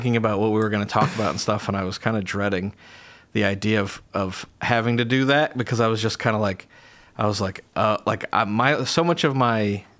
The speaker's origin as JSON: {"language": "English", "town": "Eugene", "region": "Oregon", "country": "United States", "also_born_or_lived": "New Orleans / Portland", "said": "And I'm from Eugene, Oregon, originally."}